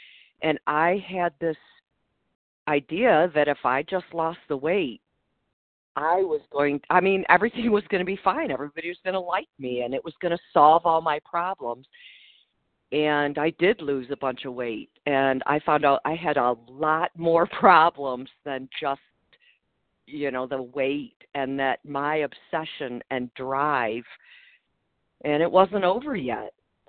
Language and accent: English; Michigan, United States; now in California, United States; Good morning. I'm from Michigan.